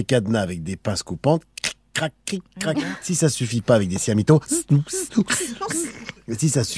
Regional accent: Paris, Île-de-France, France; en tant que Parisien amoureux de sa ville, pour me rendre rue de Solferino, rive gauche, moi qui viens de la rive droite

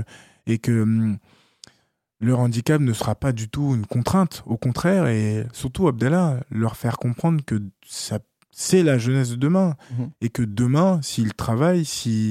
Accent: Rosny-sous-Bois, Île-de-France, France; Absolument, c'est ça. Donc, j'interviens beaucoup dans les écoles, je suis beaucoup sollicité lorsqu'il y a des événements faits dans le département

